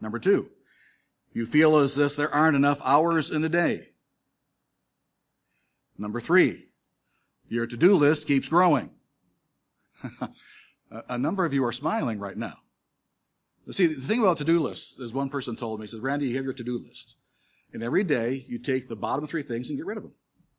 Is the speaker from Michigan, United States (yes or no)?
yes; Detroit, Michigan, United States; So I went back home to my hometown of Detroit, Michigan, and got a job like what you do.